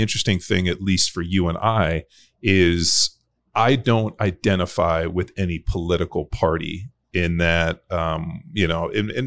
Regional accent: United States; you know, this is, you know, as an American and, you know, we are subscribed to this

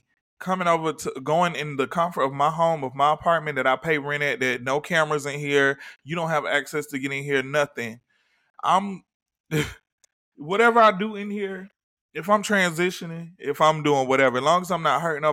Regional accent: Atlanta, Georgia, United States; they thought that I would love that because I was from Atlanta.

